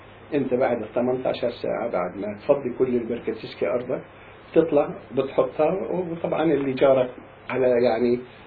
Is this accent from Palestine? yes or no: yes; Qalunya, Jerusalem, Palestine; وقريتنا يعني قلونيا من القرى المشهورة بكثرة الينابيع.